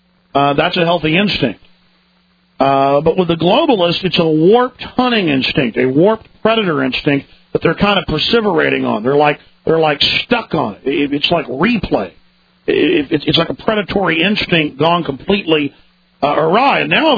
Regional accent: Dallas, Texas, United States; And I grew up in Dallas, and things were rough in the 80s.

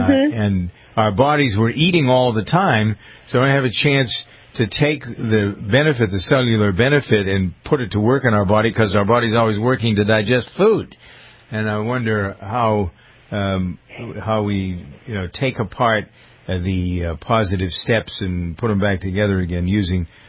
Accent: Framingham, Massachusetts, United States; there's a new Lifetime in my hometown of Framingham, Massachusetts.

